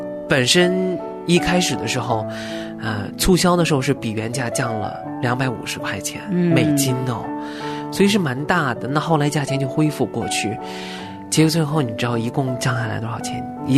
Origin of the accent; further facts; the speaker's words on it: United States; 很多的时候我们美国人看我们亚洲人就跟我们亚洲人看美国人一样